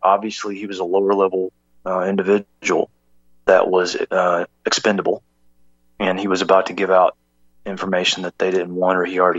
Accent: United States; And I'm pro-American. I'm American all the way.

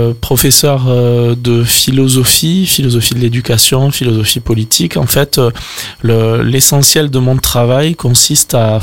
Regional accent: Tarbes, Occitanie, France; also born or lived in Lourdes; Haute-Pyrénées, je suis né à Lourdes, j'ai vécu dans mon enfance à Tarbes.

